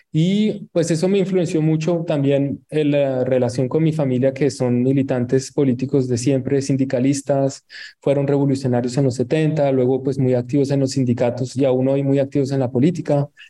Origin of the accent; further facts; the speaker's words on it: Bogotá, Colombia; moved away as an adult; now in Paris, France; yo crecí en Bogotá, en distintos barrios en Bogotá, en la localidad de Kennedy, la mayor parte de mi infancia, luego en el centro, mi adolescencia y mi juventud, y luego de veintitantos, 3, 4 años me vine aquí a París